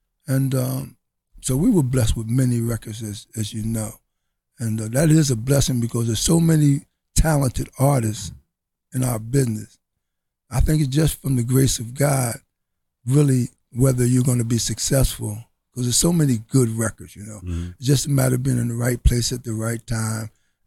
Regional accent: Philadelphia, Pennsylvania, United States; Well, you know, we're from West Philadelphia.

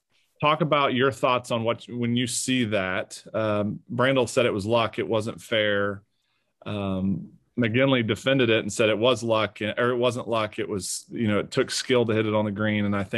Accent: Oklahoma, United States; because I grew up in Oklahoma. It blows 50 up there regularly.

